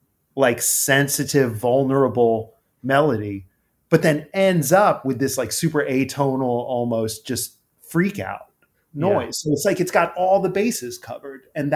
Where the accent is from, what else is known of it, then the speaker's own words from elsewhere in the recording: New Jersey, United States; I grew up in Jersey, you know, like I had a mullet.